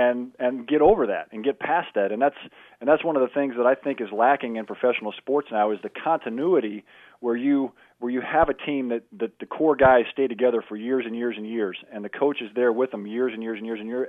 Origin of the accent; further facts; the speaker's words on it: West Des Moines, Iowa, United States; I grew up in West Des Moines, went to West Des Moines Valley.